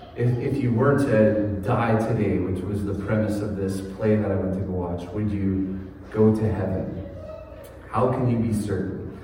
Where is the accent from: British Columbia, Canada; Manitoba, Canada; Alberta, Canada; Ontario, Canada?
Manitoba, Canada; Winnipeg; I grew up in Winnipeg, or just south of Winnipeg.